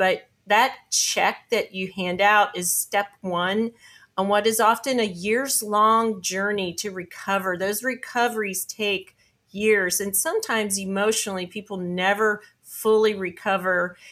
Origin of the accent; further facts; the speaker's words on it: East Coast, United States; also born or lived in Florida; In my own personal story, I grew up on the East Coast of the U.S., the Delmarva, Maryland, Virginia, D.C., and then migrated when my father moved us down to Florida.